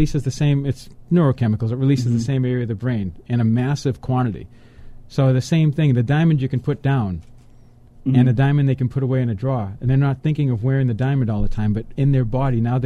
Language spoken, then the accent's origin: English; Boston, Massachusetts, United States; I'm from Boston, okay, so they have, they had the Boston, Massachusetts Minuteman.